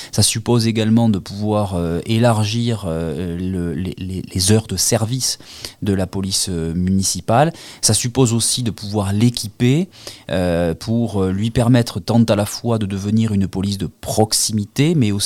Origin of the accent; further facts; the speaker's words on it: Cahors, Occitanie, France; born there; Je suis né ici à Cahors il y a 40 ans de cela. Je suis profondément attaché à ma ville.